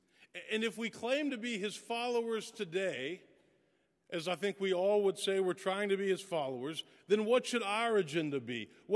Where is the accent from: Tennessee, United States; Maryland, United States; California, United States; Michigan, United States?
Tennessee, United States; also born or lived in Texas; now in Nashville, United States; I've always been a country music fan. I grew up in West Tennessee.